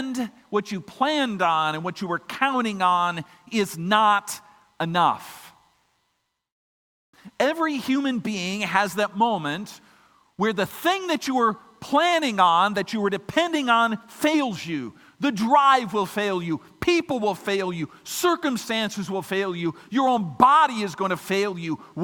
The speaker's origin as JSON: {"language": "English", "region": "Iowa", "country": "United States", "said": "I am from Iowa, of course."}